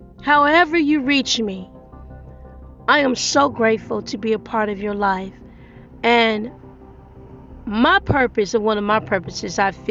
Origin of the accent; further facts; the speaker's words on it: Detroit, Michigan, United States; You know, there's a lot of things that we saw as kids growing up in Detroit.